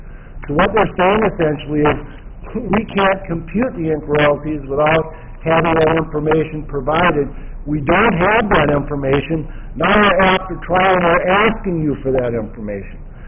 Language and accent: English; Banner, Wyoming, United States; I'm an attorney from Banner, Wyoming.